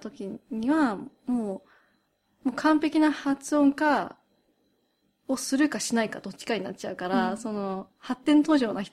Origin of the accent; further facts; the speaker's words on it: United Kingdom; やっぱりこうやってずっとイギリスで育ってきて、自分もやっぱり 自分の育ってきた環境が全てだってやっぱり思ってるところあるから